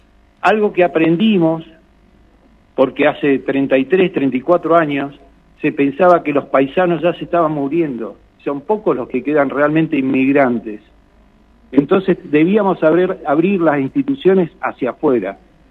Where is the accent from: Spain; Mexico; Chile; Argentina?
Argentina; Comodoro Rivadavia, Chubut; los que somos nacidos y criados en Comodoro